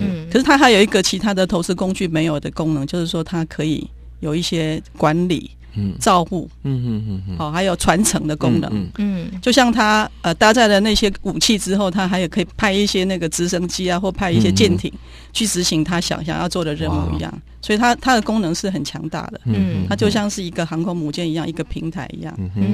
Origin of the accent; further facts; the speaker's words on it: Taiwan; 我们台湾人就会用这个信托的机制哈，把我们的钱去投资国外的有价证券